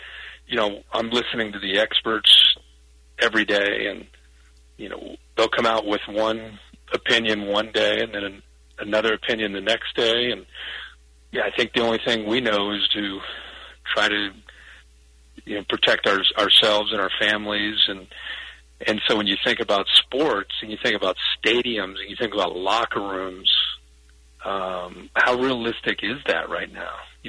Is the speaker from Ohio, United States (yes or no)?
yes; Ohio, United States; Growing up in Southwest Ohio in the 70s, I mean, you really didn't have much of a choice.